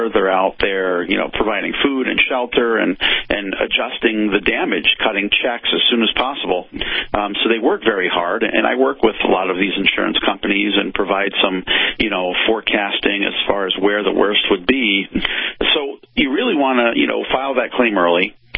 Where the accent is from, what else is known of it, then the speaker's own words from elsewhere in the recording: Westfield, New Jersey, United States; I did go through Hurricane Gloria when I grew up in New Jersey, back in the 80s. And that wasn't that bad. That had, you know, 50, 60, 70 mile an hour gusts in my hometown of Westfield, New Jersey.